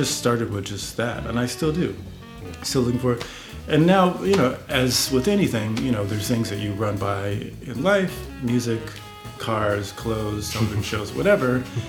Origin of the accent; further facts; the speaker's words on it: West Coast, United States; For those of you that don't know, I'm from the West Coast.